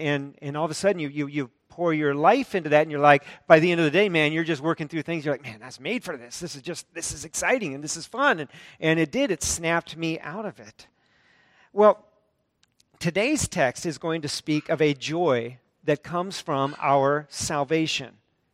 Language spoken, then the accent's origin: English; Monroe City, Missouri, United States; Now, as a boy, I grew up in Monroe City, Missouri.